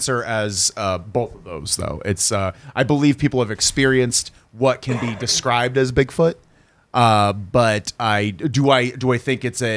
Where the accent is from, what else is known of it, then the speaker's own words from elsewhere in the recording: New Jersey, United States; I'm from New Jersey.